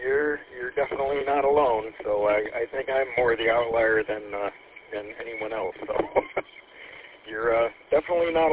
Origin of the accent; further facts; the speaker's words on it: Troy, Michigan, United States; Well, I graduated high school in Troy in southeast Michigan. Currently, I'm in Birch Run